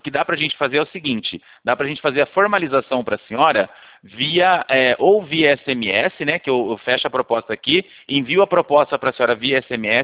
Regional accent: São Paulo, Brazil; Eu sou paulista

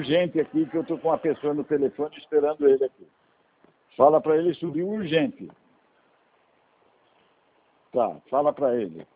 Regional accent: Adamantina, São Paulo, Brazil; Então, eu nasci em São Paulo, com 1 ano e meio de idade. Eu fui morar em Adamantina, que meu pai foi ser gerente da Sambra

